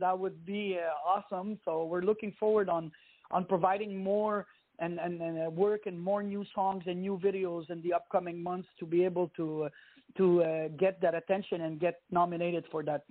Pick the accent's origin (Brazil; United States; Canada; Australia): Canada; you know, I'm Canadian, but my parents are originally from Lebanon.